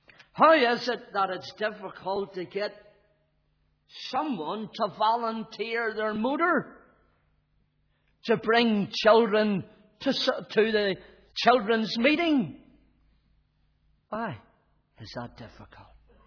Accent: Belfast, Northern Ireland, United Kingdom; I wouldn't know this. I'm from Belfast.

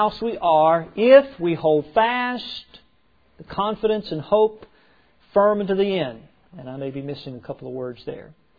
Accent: the South, United States; I grew up in the South and born there and raised there.

